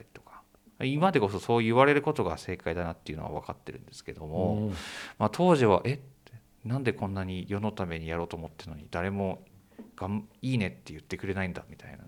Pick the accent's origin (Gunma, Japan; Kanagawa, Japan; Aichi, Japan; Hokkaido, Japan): Hokkaido, Japan; 地元は北海道ですね。